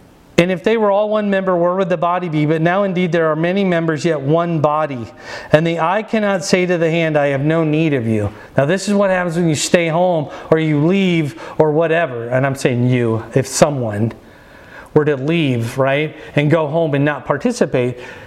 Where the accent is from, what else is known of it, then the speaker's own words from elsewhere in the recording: Fort Dodge, Iowa, United States; You know, I grew up with Catholics in Fort Dodge.